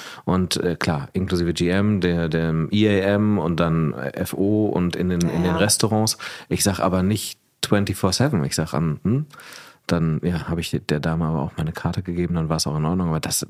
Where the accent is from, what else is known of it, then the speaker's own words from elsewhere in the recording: Germany; Ja, ich komme aus Deutschland, ich bin weit gereist.